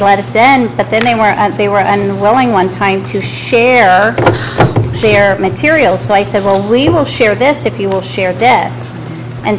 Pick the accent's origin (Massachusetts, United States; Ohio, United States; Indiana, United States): Ohio, United States; Newark; And I'm from Newark, so that's one of ours, too.